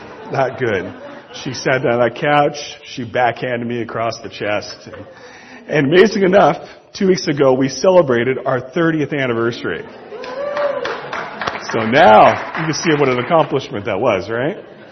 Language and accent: English; United States; Yes, I'm an American.